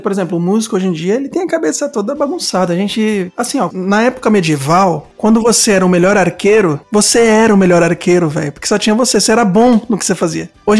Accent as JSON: {"language": "Portuguese", "town": "Cubatão", "region": "São Paulo", "country": "Brazil", "lives_now": "Guarulhos, Brazil", "said": "eu sou de Cubatão, mas eu também chamo Guarulhos de minha cidade. Eu vivo aqui há mais de 30 anos."}